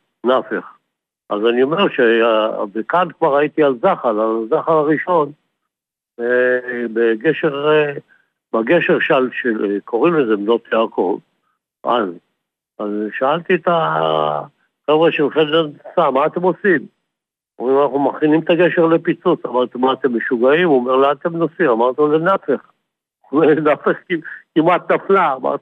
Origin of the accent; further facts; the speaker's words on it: Mishmar HaShiva, Central District, Israel; ממשמר השיבה